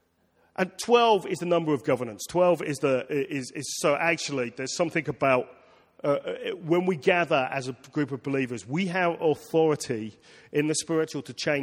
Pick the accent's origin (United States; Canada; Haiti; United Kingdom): United Kingdom; England; You have to understand, as an Englishman, my idea of church is a cold, old building